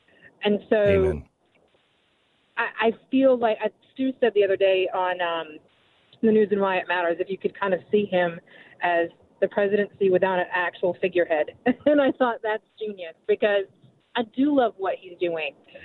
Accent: Maine, United States; now in Raleigh, United States; I live in Raleigh, North Carolina, and I grew up in Maine

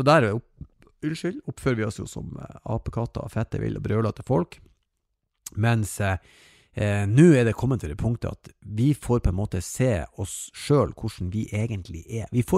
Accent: Norway; vanligtvis när vi är hemma i Norge så är vi ute varje helg

